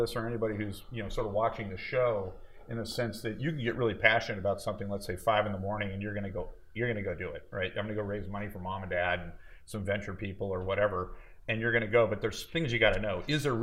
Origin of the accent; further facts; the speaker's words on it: Berkeley, California, United States; I come from Berkeley in California.